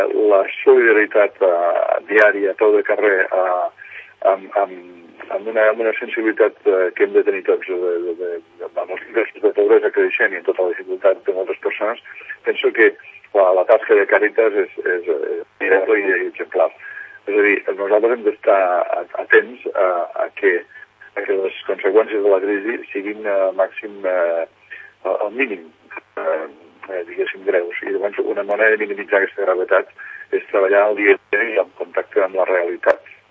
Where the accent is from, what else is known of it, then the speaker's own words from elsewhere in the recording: Tremp, Catalonia, Spain; now in Sant Cugat, Spain; soc fill de Trem, tot i que fa molts anys que visc a Sant Cugat.